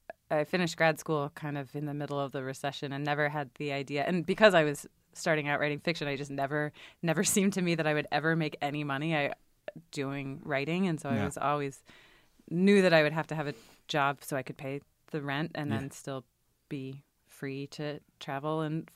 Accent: Richmond, Virginia, United States; I grew up in Richmond, Virginia.

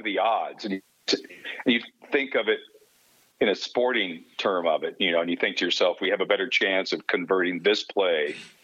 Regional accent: Kansas, United States; I mean, you know, growing up in Kansas, you just kind of wanted to be able to go in the backyard and have some peace and quiet.

